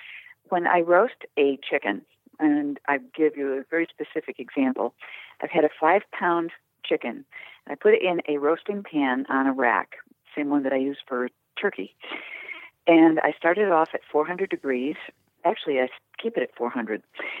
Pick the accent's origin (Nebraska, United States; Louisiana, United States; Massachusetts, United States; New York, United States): Massachusetts, United States; I'm from Cape Cod.